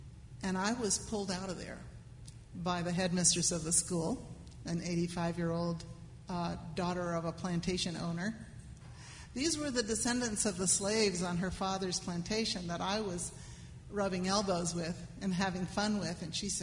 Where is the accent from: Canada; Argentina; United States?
Argentina; also born or lived in Uruguay; I grew up in South America and Argentina and in Uruguay. And my parents, who were from New England and as white as can be